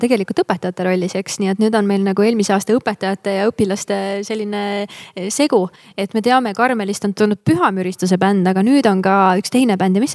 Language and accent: Estonian; Põltsamaa, Jõgeva County, Estonia; Mina olen Põltsamaalt